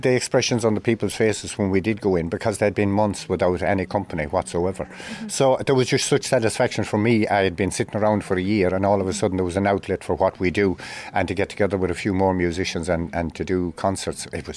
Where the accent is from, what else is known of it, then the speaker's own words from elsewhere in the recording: Connacht, Ireland; I am from Cathalestine in County Galway.